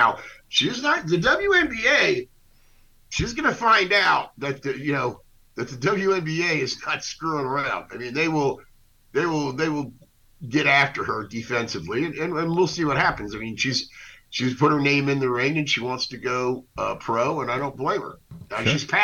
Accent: West Virginia, United States; I'm from West Virginia.

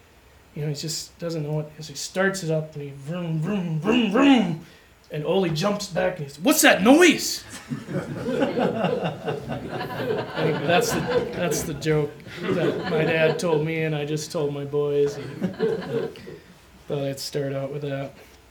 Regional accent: Minnesota, United States; accent: Minnesotan; I'm a native Minnesotan, and my voice kind of gives it, my accent gives it away. I'm told it's getting stronger all the time.

